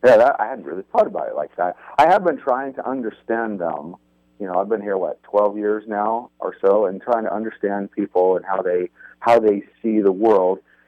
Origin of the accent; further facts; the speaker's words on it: Utah, United States; I grew up in Utah